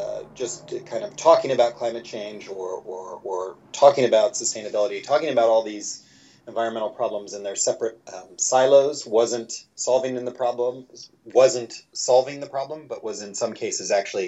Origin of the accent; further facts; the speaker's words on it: Midwest, United States; I'm originally from the Midwest, and so I could see what kind of planting out the entire middle part of the United States in corn did to the environment.